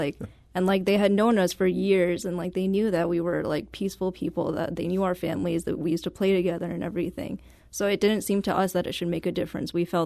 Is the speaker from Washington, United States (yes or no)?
no; Albany, New York, United States; born there; So when I was born in New York in Albany, and that's 3 hours away from where 9/11 occurred.